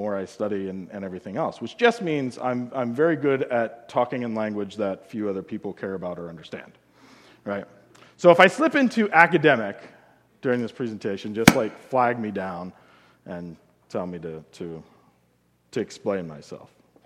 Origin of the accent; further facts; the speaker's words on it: Pennsylvania, United States; do not describe the world the same way that I do growing up in South Central Pennsylvania.